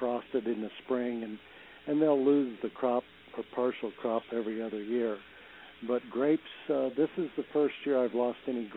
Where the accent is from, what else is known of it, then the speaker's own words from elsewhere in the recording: Colorado, United States; I grew up in Colorado, and we figured every time it would in the winter it freeze down to 2 foot